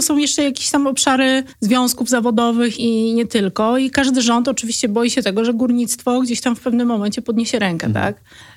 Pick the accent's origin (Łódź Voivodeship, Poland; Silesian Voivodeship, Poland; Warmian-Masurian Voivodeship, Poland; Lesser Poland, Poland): Silesian Voivodeship, Poland; Ja jestem ze Śląska, ja mówię o tym w sposób otwarty.